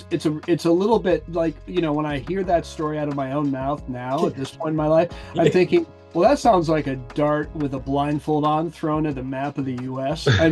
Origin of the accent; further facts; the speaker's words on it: California, United States; born there; My mom, well, I was born in California.